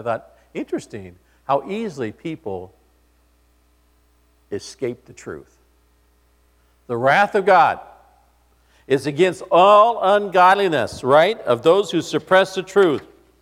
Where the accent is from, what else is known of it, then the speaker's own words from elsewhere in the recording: Missouri, United States; I'm from Missouri, the show me state, okay?